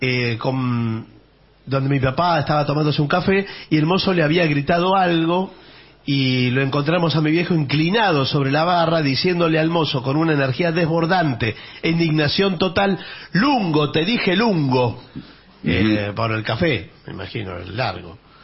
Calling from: Rosario, Santa Fe, Argentina; de Rosario

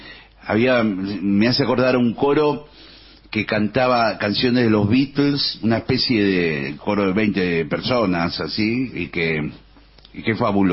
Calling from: Santa Fe, Argentina; Saludos, vengadores. … de Santa Fe.

